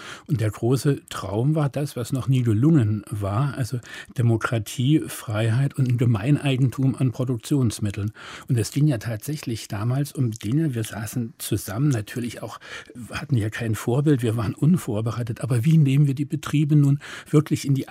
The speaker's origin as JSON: {"language": "German", "region": "East Germany", "country": "Germany", "said": "Aber ich bin auch davon betroffen, dass man eigentlich als Ostdeutscher immer der Ostdeutsche ist"}